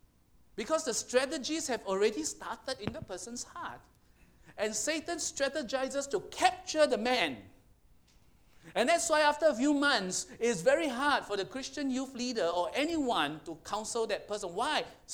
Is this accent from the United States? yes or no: no; Singapore; I'm a Singaporean pilgrim in the Philippines.